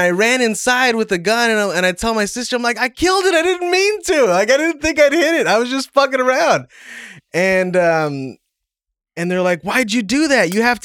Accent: Arlington, Texas, United States; I'm from Arlington, Texas.

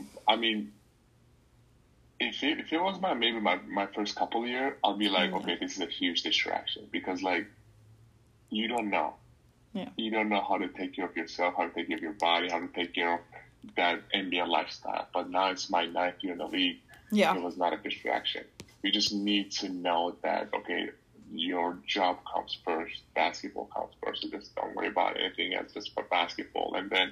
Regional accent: Lebanon; because we're from Lebanon

